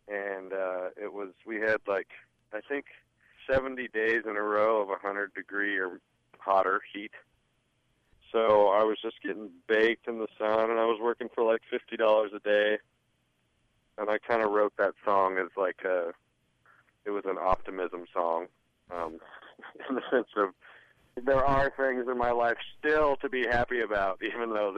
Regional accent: Cody, Wyoming, United States; also born or lived in Shell; I grew up in Cody, Wyoming, and Shell, Wyoming, which is just outside of Grable.

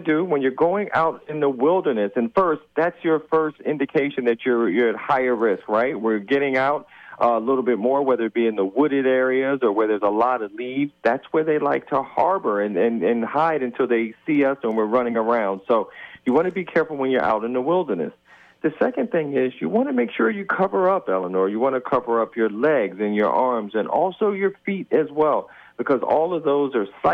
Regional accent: Virginia, United States; Now, I grew up in Virginia, but Virginia is one of those 14 states that you named

